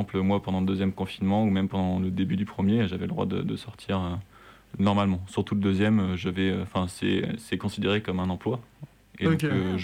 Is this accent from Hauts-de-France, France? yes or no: yes; Compiègne, Hauts-de-France, France; Et de base, donc je suis de Compiègne